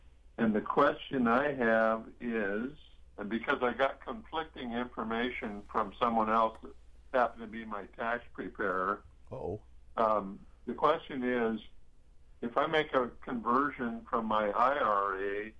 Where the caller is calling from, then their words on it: Portland, United States; Portland.